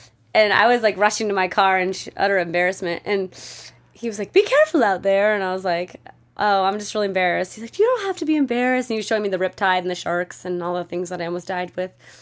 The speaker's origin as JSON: {"language": "English", "region": "Colorado", "country": "United States", "said": "I'm from Colorado, so I don't really know anything about the ocean."}